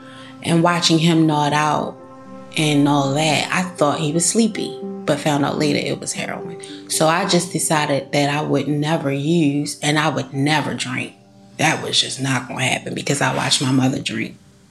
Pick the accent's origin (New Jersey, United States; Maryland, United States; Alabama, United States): Maryland, United States; Baltimore; I grew up in Baltimore City.